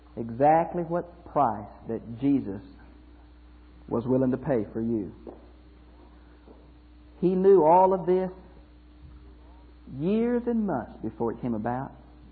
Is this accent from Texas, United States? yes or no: yes; Houston, Texas, United States; Now friends, this cock crowing, I'm from Houston. We didn't have many cocks around my house.